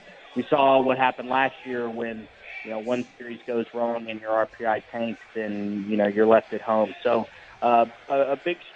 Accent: Knoxville, Tennessee, United States; and I come from Knoxville

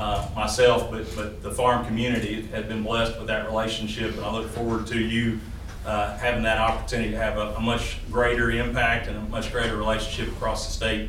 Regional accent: Fleming County, Kentucky, United States; I'm from Fleming County.

